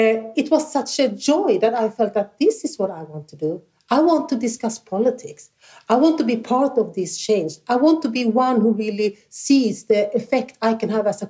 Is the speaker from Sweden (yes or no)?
yes; Sweden; English is a second language; if not I who has been born and brought up in Sweden, still one of the best countries in the world.